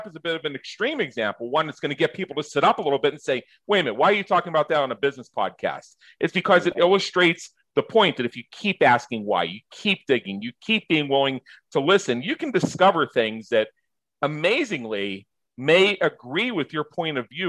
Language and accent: English; Pennsylvania, United States; Because I grew up just south of Pittsburgh.